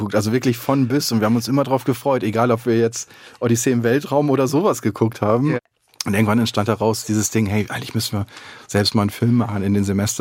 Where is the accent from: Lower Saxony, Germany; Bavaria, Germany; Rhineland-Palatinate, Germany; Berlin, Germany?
Lower Saxony, Germany; ich bin ja im Kreis Pferdenalle aufgewachsen, das ist nochmal dörflicher